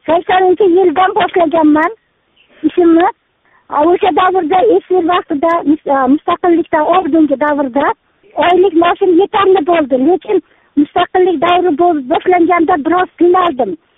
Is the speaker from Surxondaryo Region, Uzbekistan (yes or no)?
no; Chust, Namangan Region, Uzbekistan; moved away as an adult; now in Almaty, Kazakhstan; Men Chustumandanman, Namangan viloyati. Hozir Qozog'istondaman, Almatada. Yetti yil bo'ldi Almataga kelganimga.